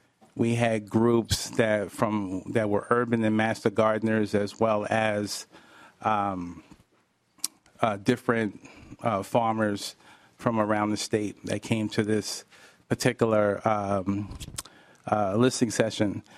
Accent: New York City, New York, United States; moved away as an adult; now in Minnesota, United States; I'm not from Minnesota originally. I grew up in Harlem, five blocks from the Apollo Theater.

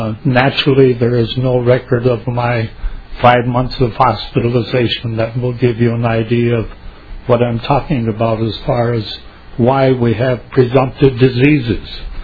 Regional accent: Egan, United States; I'm from Egan.

